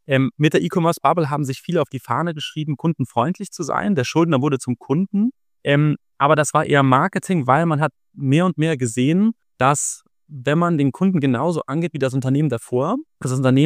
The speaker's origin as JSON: {"language": "German", "town": "Mannheim", "region": "Baden-Württemberg", "country": "Germany", "tie": "born or raised there", "said": "ich bin ursprünglich aus Italien, aber fernab von Namen eigentlich durch und durch Kartoffel. Bin in Mannheim aufgewachsen, habe eigentlich nahezu mein ganzes Leben lang in Deutschland verbracht."}